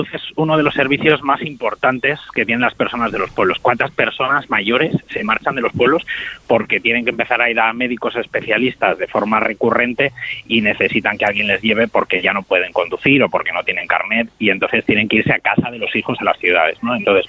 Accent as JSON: {"language": "Spanish", "town": "Cuéllar", "region": "Castile and León", "country": "Spain", "tie": "born or raised there", "said": "en mi pueblo, al norte de la provincia de Segovia, en Cuéllar"}